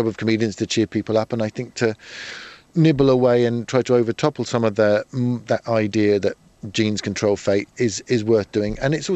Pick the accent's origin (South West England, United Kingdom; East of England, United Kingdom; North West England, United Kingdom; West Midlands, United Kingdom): East of England, United Kingdom; Codicote; I grew up in a little village called Codicut, which is near Nebworth, where they have the pop festival.